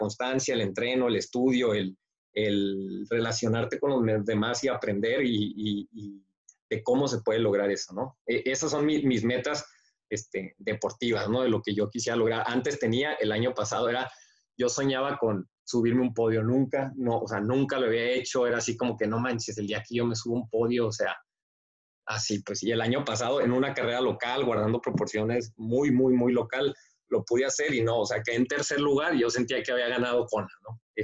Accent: San Diego, California, United States; born there; Yo nací en San Diego, de hecho, entonces yo puedo cruzar, ir y venir sin ningún problema.

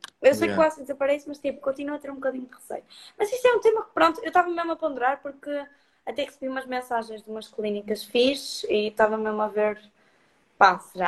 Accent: Porto, Norte, Portugal; mas sou do Porto, há mais jeito ir ali.

